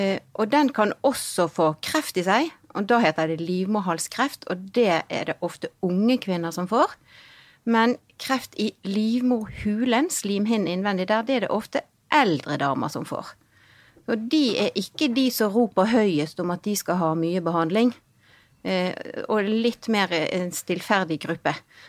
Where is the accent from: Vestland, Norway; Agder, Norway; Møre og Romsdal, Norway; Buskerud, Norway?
Vestland, Norway; Bergen; Som dere hører, så kommer jeg fra Bergen. Jeg har studert i Bergen og jobbet mesteparten av livet mitt i Bergen, men jeg har vært et halvt år i Hongkong og hatt postdoc der.